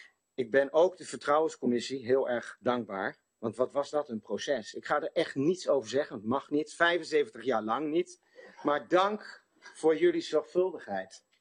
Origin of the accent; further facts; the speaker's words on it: Allertsoog, Groningen, Netherlands; ik ben een man van het platteland. Ik ben geboren getogen op Allertsoog, een buurtschap op de grens van Groningen, Friesland en Drenthe. Ik ben opgegroeid op de boerderij in een warm gezin.